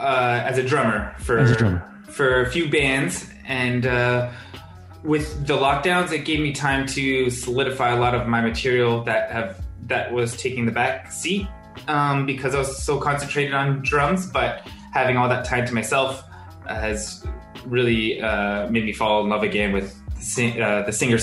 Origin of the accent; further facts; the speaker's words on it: London, United Kingdom; now in Hamilton, Canada; Originally from London, and I have a close friend who's in the city here